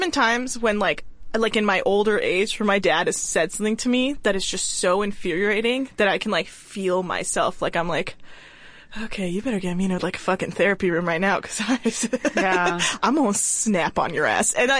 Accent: Iran; I just feel like I don't look like Persian, really.

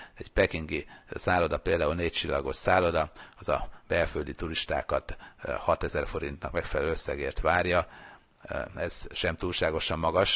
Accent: Sopron, Győr-Moson-Sopron, Hungary; born there; magam Sopronban születtem

